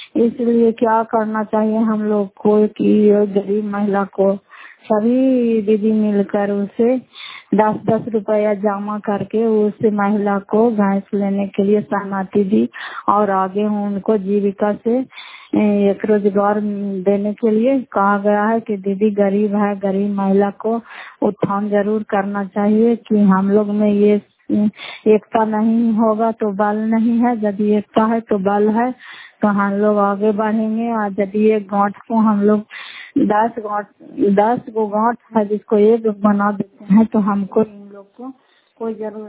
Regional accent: Fatehpur, Bihar, India; घर फतेहपुर, पंचायत मकरौता, जिला नालंदा, करातसरा ब्लॉक की निवासी हूँ।

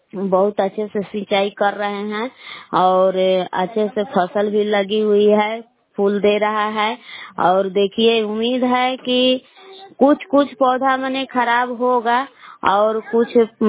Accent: Belaon, Bihar, India; मैं बिलाव के निवासी हूँ

